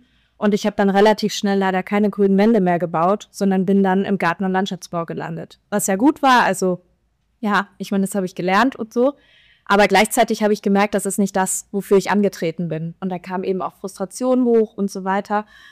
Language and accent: German; Kiel, Schleswig-Holstein, Germany; weil ich komme ja aus Norddeutschland, aus Kiel.